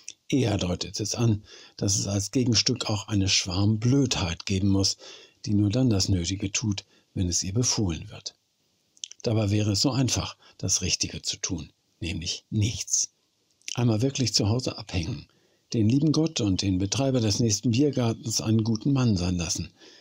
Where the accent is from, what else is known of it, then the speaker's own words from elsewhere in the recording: Northern Germany, Germany; born there; Als gebürtiger Norddeutscher gehört es praktisch zu meiner genetischen Grundausstattung, Abstand zu anderen Menschen zu halten.